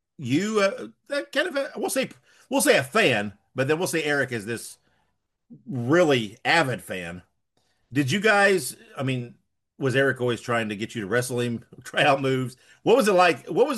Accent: Indiana, United States; Because I grew up in Central Indiana. We got the Reds on the radio.

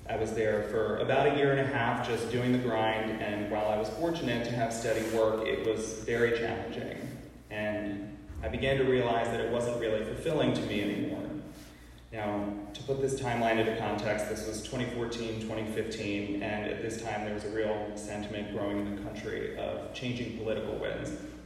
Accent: State College, Pennsylvania, United States; I'm actually from State College, Pennsylvania, which is where Penn State is.

